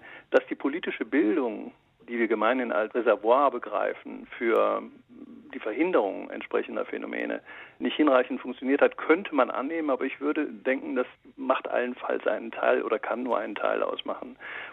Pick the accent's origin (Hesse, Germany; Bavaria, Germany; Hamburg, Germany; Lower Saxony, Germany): Hesse, Germany; Frankfurt; Nun, als Frankfurter würde ich dem natürlich einiges abgewinnen wollen, aber das ist sozusagen dann der lokale historisch und wissenschaftliche Patriotismus.